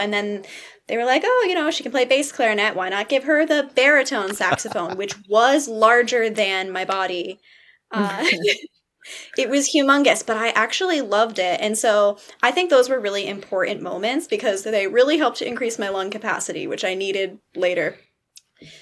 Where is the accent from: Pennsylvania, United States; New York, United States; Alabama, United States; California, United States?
New York, United States; Latham; So I was born in upstate New York, and I grew up there just outside of Albany in Latham, and I lived there for my entire childhood.